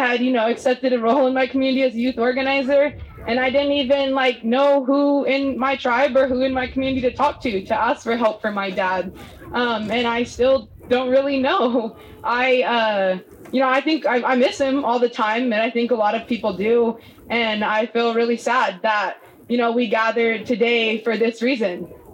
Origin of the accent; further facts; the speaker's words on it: California, United States; now in Takamilton, United States; I come from the Hoopa villages of Metdelden and Sewanalden and the Iraq villages of Wachek and Wasek. I grew up here near the village of Pawunkut